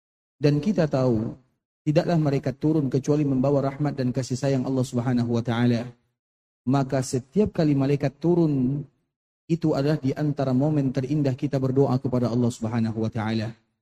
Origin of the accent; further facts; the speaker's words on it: Indonesia; Makanya disebutkan oleh para ulama, dia berasal dari Andalusia kita berasal dari Indonesia. Karena mereka berasal dari barat, kita berasal dari jauh dari timur.